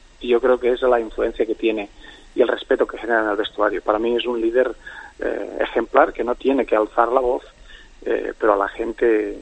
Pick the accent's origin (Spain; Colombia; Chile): Spain; moved away; la verdad que me fui de España hace muchísimos años, muy jovencito, y la verdad que siempre es bonito cuando hay, cuando se acuerdan de España